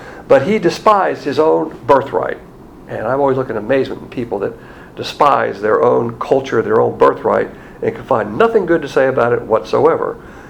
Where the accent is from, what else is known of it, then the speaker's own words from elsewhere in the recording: the South, United States; I'm a Southerner, and I run across a lot of Southerners.